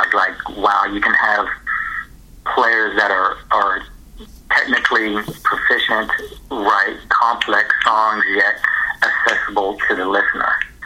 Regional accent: Titusville, Florida, United States; I grew up, I was in Florida, Titusville, Florida, and that's famous for being right across the Indian River of Cape Canaveral.

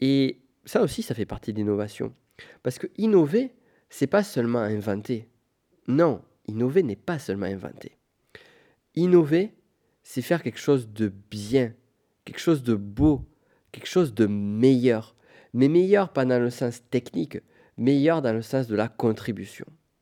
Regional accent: Pyrenees, France; moi je viens des Pyrénées, c'est pour ça que j'ai un accent si fort

